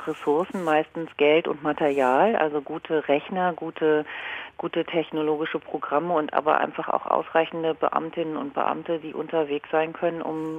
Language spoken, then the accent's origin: German; Leese, Lower Saxony, Germany; sondern auch in Lippe oder in Lese an der Weser, wo ich groß geworden bin, Realität geworden sind